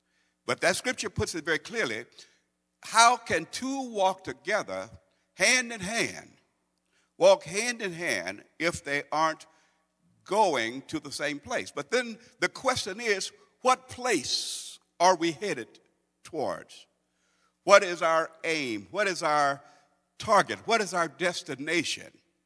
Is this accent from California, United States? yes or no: no; Brooklyn, Illinois, United States; I was raised in Brooklyn, Lovejoy, Illinois.